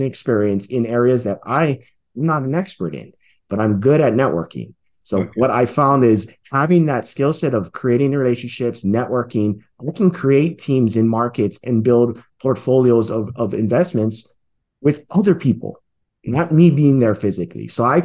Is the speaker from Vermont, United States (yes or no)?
no; Hawaii, United States; moved away as an adult; now in Reno, United States; Currently, I'm in Reno, Nevada. However, mm-hmm. when we started, I'm born and raised in Hawaii, and I just moved here about 18 months ago.